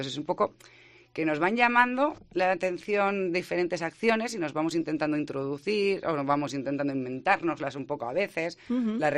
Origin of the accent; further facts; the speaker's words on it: Basque Country, Spain; los vascos somos vascos y cada uno se va notando, depende en donde estés